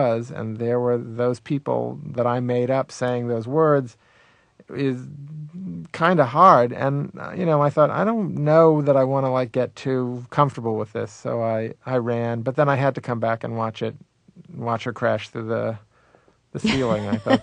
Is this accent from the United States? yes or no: yes; the South, United States; I sort of substituted it by being a Southerner.